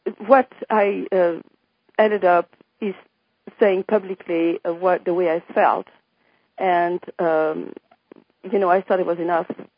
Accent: France; born there; English is a second language; I was born in France in 1945, before the end of Second World War

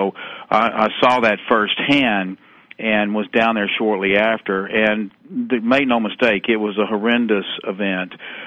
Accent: the South, United States; I was warm the entire time, and hey, I'm from the South

